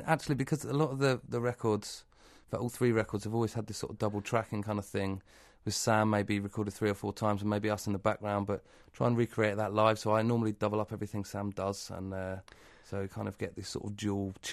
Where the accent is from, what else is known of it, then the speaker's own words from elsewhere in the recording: Southampton, South East England, United Kingdom; accent: southern; because I come from Southampton, he comes from Derbyshire, he's got a northern accent, I've got a southern accent.